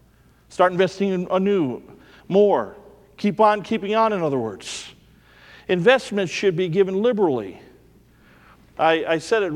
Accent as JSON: {"language": "English", "region": "Ohio", "country": "United States", "tie": "born or raised there", "said": "I grew up in Ohio farm country. And I mentioned the other night, my grandmother had an outhouse until I was 15 years old. My neighbor farmed with horses."}